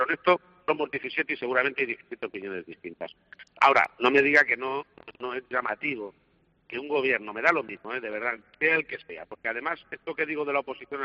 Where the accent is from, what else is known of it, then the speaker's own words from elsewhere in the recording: Spain; como español